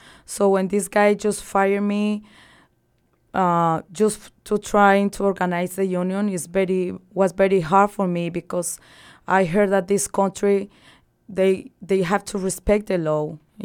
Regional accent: Colombia; people from Ecuador, Colombia. I'm from Colombia.

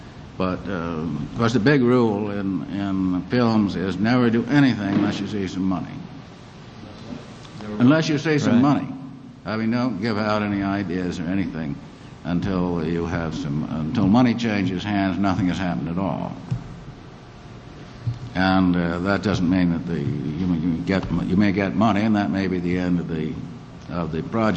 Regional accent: Missouri, United States; In Missouri? Why in Missouri? Well, I'm from Missouri.

